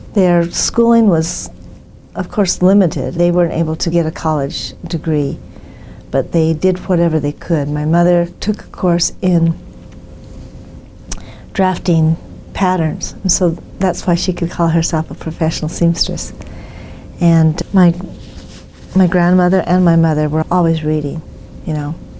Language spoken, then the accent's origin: English; Gunnison, Utah, United States; I grew up in Gunnison, Utah. There were 50, 60 at the most people in my class.